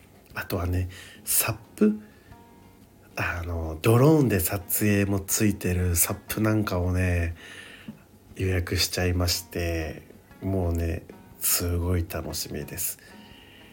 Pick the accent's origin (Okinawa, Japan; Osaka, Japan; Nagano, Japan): Okinawa, Japan; 私沖縄出身なんですけど離島とかはね宮古島とか行ったことないので